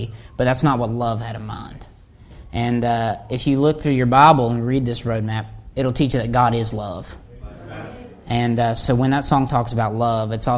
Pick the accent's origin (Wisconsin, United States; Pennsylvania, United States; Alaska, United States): Pennsylvania, United States; Wilkes-Barre; But I was adopted at a young age, and I was a little baby, and I'm actually from Wilkes-Barre, Pennsylvania, if anybody knows where that is.